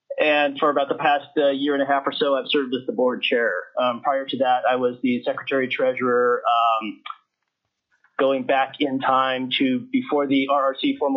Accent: Anchorage, Alaska, United States; lifelong Alaskan, born and raised in Anchorage.

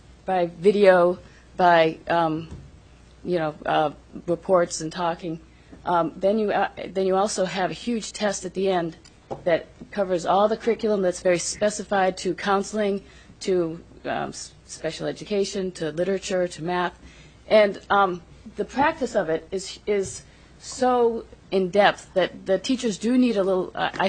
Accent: Seward, Alaska, United States; from Seward, Alaska.

